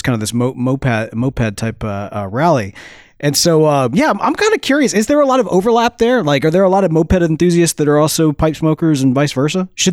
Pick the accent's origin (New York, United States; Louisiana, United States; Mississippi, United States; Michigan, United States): Mississippi, United States; We're from Mississippi, and that's the thing that I...